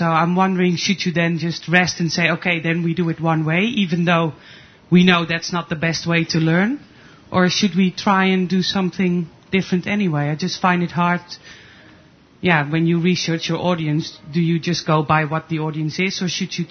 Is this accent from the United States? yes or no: no; Netherlands; from the Netherlands.